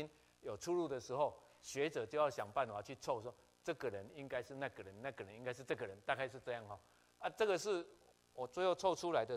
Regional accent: Taiwan; 那我台湾人也是中华民族

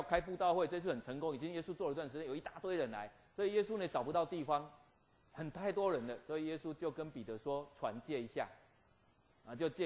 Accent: Taiwan; 我是台湾人，所以我跟赵瑞牧师讲话是用台湾话

